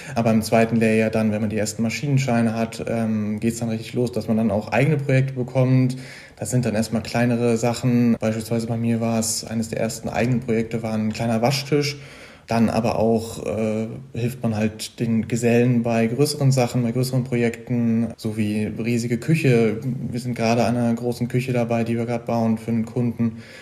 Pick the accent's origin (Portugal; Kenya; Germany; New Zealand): Germany; Brilon, North Rhine-Westphalia; born there; now in Kreuztal, Germany; bin für meine Ausbildung dann erst vor knapp 2 Jahren hier hingezogen. Das heißt, ich bin gebürtig aus Brilon, das ist im Hofsauerlandkreis